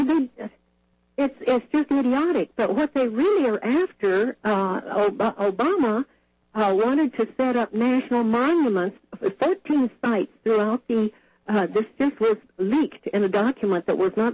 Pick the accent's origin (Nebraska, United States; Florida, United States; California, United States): Nebraska, United States; I'm from the Sand Hills of Nebraska area, and you don't see a tree anywhere.